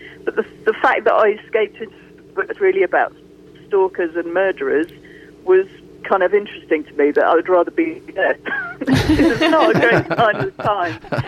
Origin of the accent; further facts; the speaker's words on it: United Kingdom; I arrived here, obviously I'm British, I got here, I didn't know anybody apart from my husband and my son